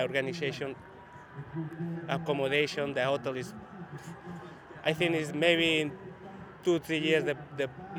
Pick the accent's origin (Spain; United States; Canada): Spain; from Spain. The race is good.